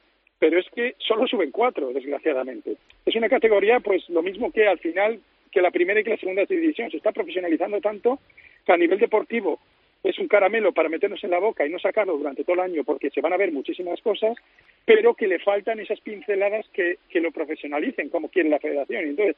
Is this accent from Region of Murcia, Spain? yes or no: no; León, Castile and León, Spain; cuando yo vivía en Estados Unidos. Yo soy de León, entonces a los de León nos llaman cazurros, no es algo peyorativo.